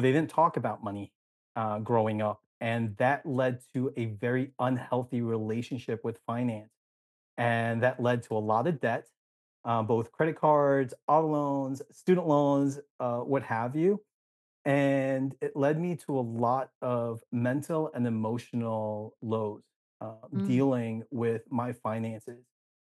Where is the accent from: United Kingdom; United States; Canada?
United States; New Jersey; And so I grew up in New Jersey. I grew up in the third largest city. So I grew up in an urban environment